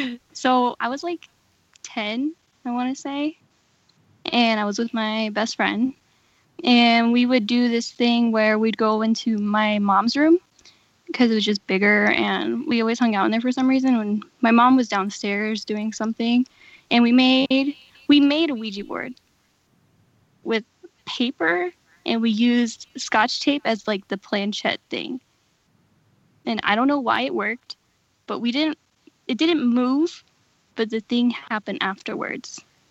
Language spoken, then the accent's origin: English; Phoenix, Arizona, United States; from Phoenix, born a couple of days after Phoenix Lights, and I think the aliens dropped me off